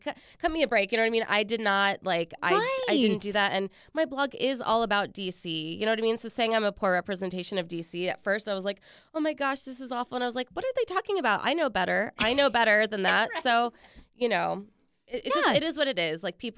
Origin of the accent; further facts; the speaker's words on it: Richmond, Virginia, United States; My mom was from Puerto Rico. She moved here when she was 18. I was actually born here, but I grew up in Richmond.